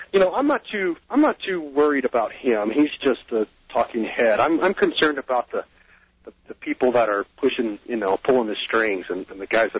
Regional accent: Costa Mesa, California, United States; Like I told you before, I'm from Costa Mesa, Orange County. I spent a lot of time in Newport Beach with a lot of kids.

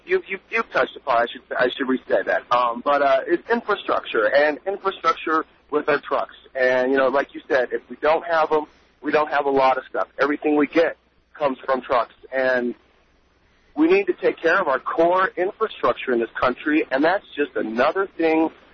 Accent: Albuquerque, New Mexico, United States; I'm from Albuquerque myself.

